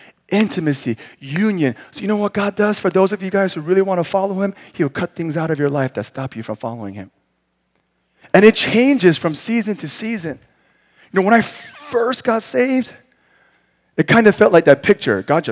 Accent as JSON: {"language": "English", "country": "South Korea", "tie": "born or raised there", "said": "And I was raised in Korea."}